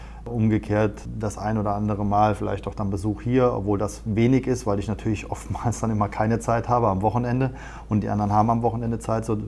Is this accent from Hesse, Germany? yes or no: yes; Haiger, Hesse, Germany; born there; Also ich bin geboren in Haiger.